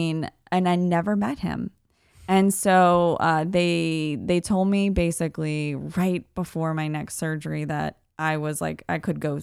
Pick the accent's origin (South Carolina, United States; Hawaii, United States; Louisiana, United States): Louisiana, United States; New Orleans; So exciting, where it's like snows and stuff, which we're from New Orleans. It's not something we're used to.